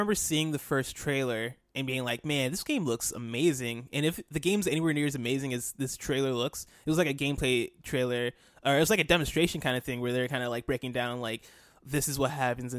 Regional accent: Nigeria; I'm Nigerian and Doomfist is Nigerian

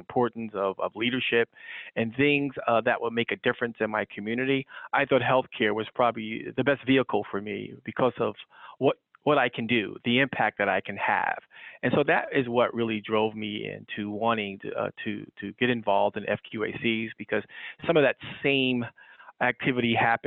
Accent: New Jersey, United States; growing up in New Jersey, I always had a strong passion for wanting to serve the indigent population.

